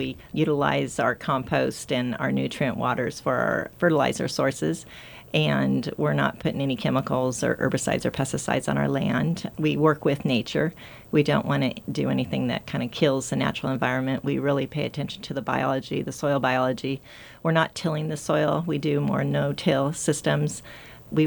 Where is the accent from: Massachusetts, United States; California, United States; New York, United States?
California, United States; Chino; For the first 4 years of our marriage, we actually dairied in my hometown of Chino.